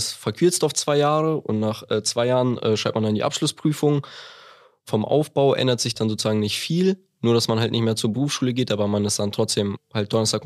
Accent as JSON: {"language": "German", "town": "Belm", "region": "Lower Saxony", "country": "Germany", "said": "Also ich komme tatsächlich auch aus Belm, deswegen kannte ich natürlich die Firma AWO schon eigentlich immer so vom Sehen und ich war auch auf der Schule in Belm"}